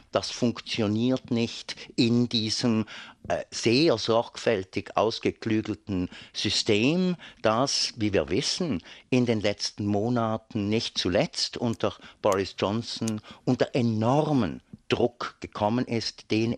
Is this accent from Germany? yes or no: no; Switzerland; Ich darf vielleicht als Schweizer antworten, das haben Sie wohl gehört, dass ich das bin.